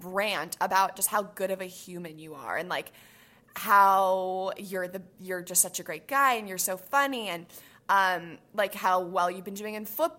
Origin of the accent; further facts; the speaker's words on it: California, United States; I'm from the Bay.